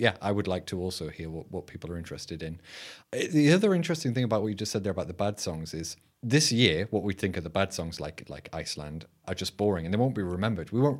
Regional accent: United Kingdom; being British

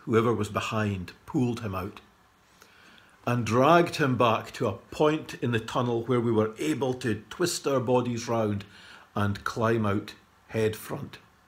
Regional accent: Dufftown, Scotland, United Kingdom; also born or lived in Aberlour; these were the sorts of things that we got up to growing up in Dufftown and Aberlour in the 1970s and the early 80s

